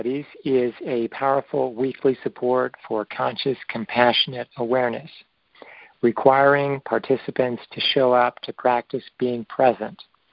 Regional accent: United States; And, you know, as an American, I'm well-trained with mine.

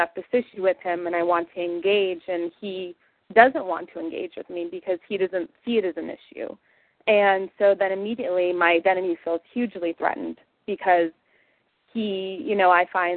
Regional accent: San Francisco, California, United States; from San Francisco.

